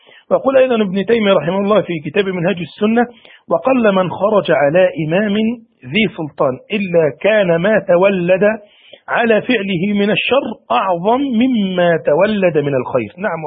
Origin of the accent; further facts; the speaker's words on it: Egypt; عندنا في مصر بعض من يقوله